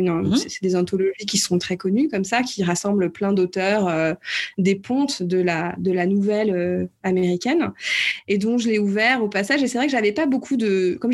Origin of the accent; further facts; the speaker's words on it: Le Mans, Pays de la Loire, France; je suis française, je suis née au Mans, j'ai grandi au Mans dans des ateliers de peinture, puisque mes parents étaient peintres